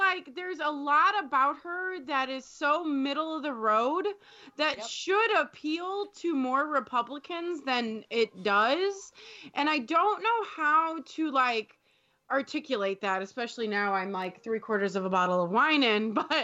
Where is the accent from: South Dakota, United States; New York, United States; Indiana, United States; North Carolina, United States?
Indiana, United States; So I'm from Indiana. Like, I did a lot of my...